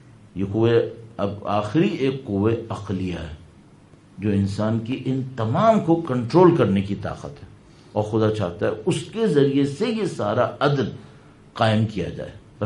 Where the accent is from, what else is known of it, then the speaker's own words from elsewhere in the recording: Karachi, Sindh, Pakistan; moved away as an adult; مجھے یاد ہے جب میں بچپن میں رہتا تھا اور شیعہ آبادی میں ہی رہتا تھا کراچی میں, وہاں ہمیں دعائے سلامتی امام نہیں آتی تھی. جب میں ایران پہنچا ہوں 18 سال کی عمر میں